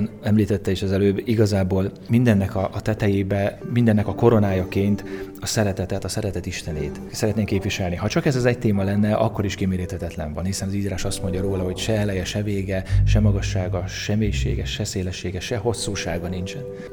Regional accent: Hungary; Mi itt magyarok vagyunk, magyar szívet akarjuk megszólítani magyar énekekkel, magyar hangon

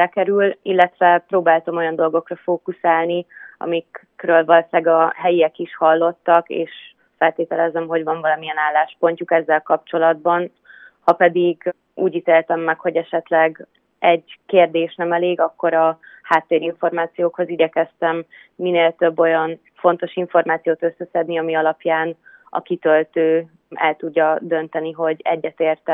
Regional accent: Budapest, Hungary; Fővárosi származású vagyok. Igen, Budapesten élek.

